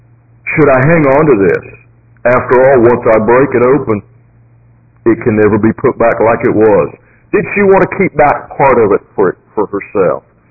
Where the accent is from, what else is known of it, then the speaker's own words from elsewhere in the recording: Kentucky, United States; We came from Kentucky, and their horses are very, very important.